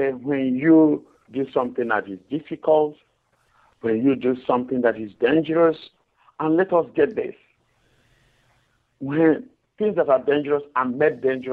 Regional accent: Nigeria; we are seeing it not just in Nigeria, that's my home country.

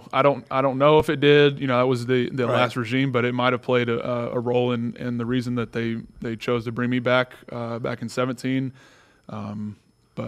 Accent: Atlanta, Georgia, United States; That's right. Yeah, so the Yankees, one of my little league teams from when I was when I was 7 or 8 years old.

